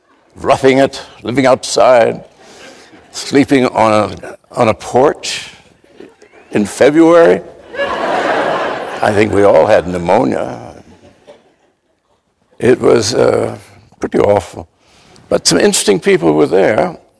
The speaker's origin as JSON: {"language": "English", "town": "Washington", "region": "District of Columbia", "country": "United States", "tie": "born or raised there", "said": "I was brought up in Washington, D.C. in the 40s"}